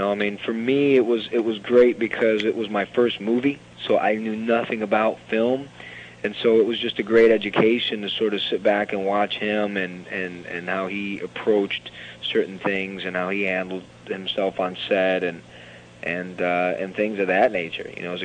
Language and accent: English; Chicago, Illinois, United States; I'm from Chicago, and, you know, I came up in the theater community out in Chicago.